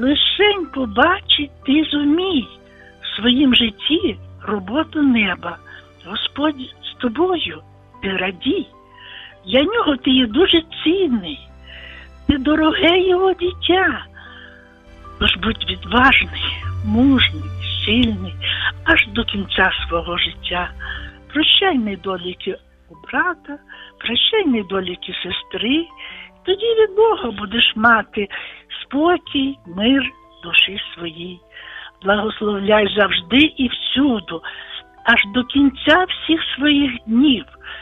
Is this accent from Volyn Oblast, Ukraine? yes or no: yes; Volyn Oblast, Ukraine; я з Волині.